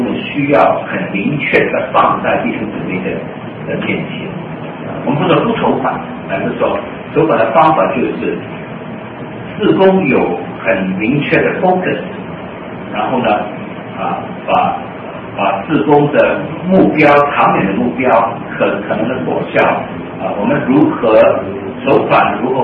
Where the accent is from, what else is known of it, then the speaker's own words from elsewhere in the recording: China; 为什么要拿你们美国人的钱我们中国人不是没有钱